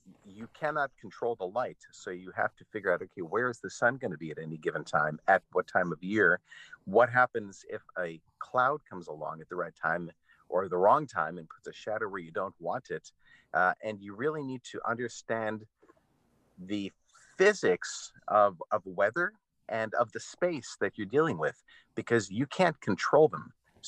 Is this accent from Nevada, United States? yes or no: no; Ann Arbor, Michigan, United States; Firstly, I grew up in Ann Arbor, Michigan, so I thought I'm going to go to New York and go to Broadway and be a singer